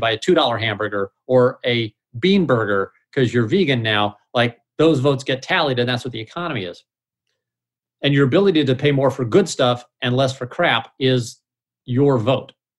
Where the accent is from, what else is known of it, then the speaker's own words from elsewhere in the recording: Missouri, United States; now in California, United States; And they will confess because they know I'm from Missouri. Missouri's a red state.